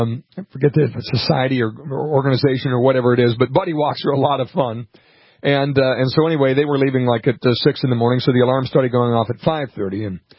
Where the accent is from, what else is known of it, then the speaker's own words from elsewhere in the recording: Minnesota, United States; Now, I grew up in Minnesota, but I don't recognize Minnesota anymore.